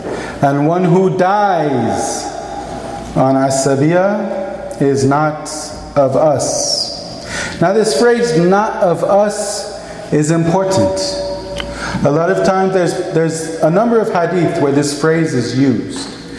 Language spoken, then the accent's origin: English; Los Angeles, California, United States; So for instance, many of you know I'm a convert to Islam. I'm from Los Angeles, from this city.